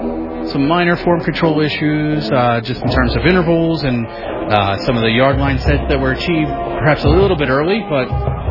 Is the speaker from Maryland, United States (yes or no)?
yes; Edgewood, Maryland, United States; I am from Edgewood, Maryland.